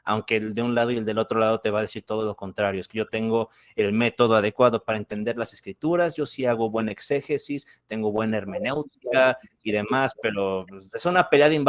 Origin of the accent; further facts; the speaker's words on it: Guadalajara, Jalisco, Mexico; Sí, yo soy de México, sí. De el estado de Jalisco, sí. La ciudad de Guadalajara. Aquí estoy, aquí es donde me encuentro.